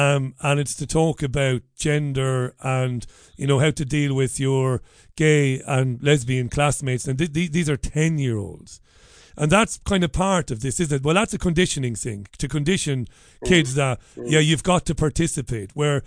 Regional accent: Ireland; for years growing up in Ireland, you know, people quite rightly kept their opinions to themselves on certain issues

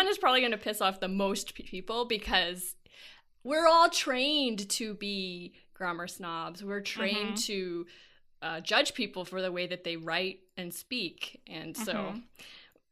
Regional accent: Liverpool, North West England, United Kingdom; I'm from Liverpool. This is certainly true there and through the rest of Northwest England.

